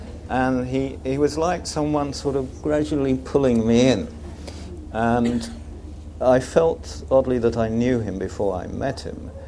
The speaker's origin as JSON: {"language": "English", "town": "South Croydon", "region": "London", "country": "United Kingdom", "said": "I was a boy from South Croydon."}